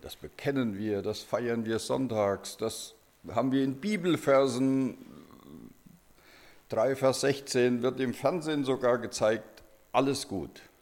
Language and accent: German; Germany; Ich war da immer für Deutschland. Bin ja ein Deutscher, ja, obwohl jetzt nicht so ein Fanatiker.